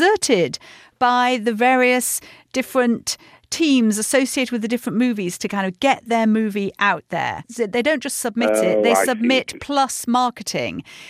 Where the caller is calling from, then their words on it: Los Angeles, California, United States; I'm calling you from Los Angeles. Award season is hot here